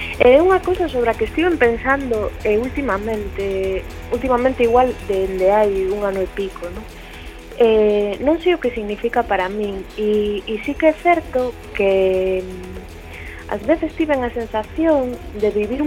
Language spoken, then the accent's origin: Galician; Galicia, Spain; O sea, somos ás veces o que os demais agardan que nos sexamos sendo galegos, non?